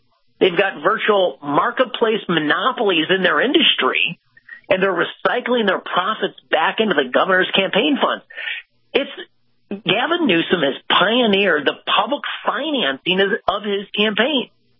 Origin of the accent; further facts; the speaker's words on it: Illinois, United States; OpenTheBooks.com, our organization, and myself, I mean, we're from Illinois. It is the Super Bowl of corruption.